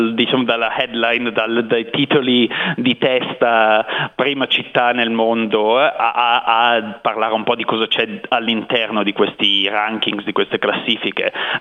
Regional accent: Turin, Piedmont, Italy; Essendo torinese direi non c'è Torino

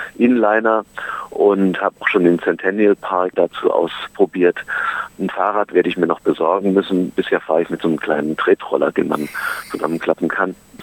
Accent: Berlin, Germany; ich als Berliner, für mich war das was ganz Besonderes, weil ich natürlich auch meine Kindheit quasi an der Mauer, mit der Mauer erlebt habe.

